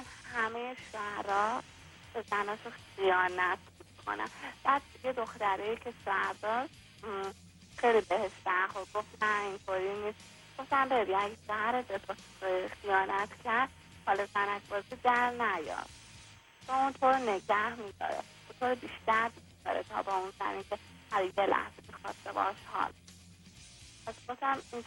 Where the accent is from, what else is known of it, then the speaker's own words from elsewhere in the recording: Iran; ما ایرانی هستیم ما یک فرهنگ چندین هزار ساله پشت سرمونه